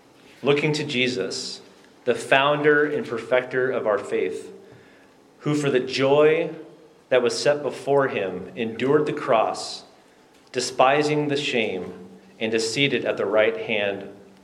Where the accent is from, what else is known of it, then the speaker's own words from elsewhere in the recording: United States; now in Slovakia; being an American living in Slovakia